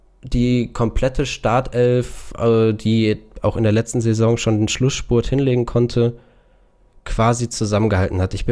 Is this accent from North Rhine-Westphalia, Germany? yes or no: yes; Bochum, North Rhine-Westphalia, Germany; als Bochumer guckt man natürlich mit einer Fanbrille drauf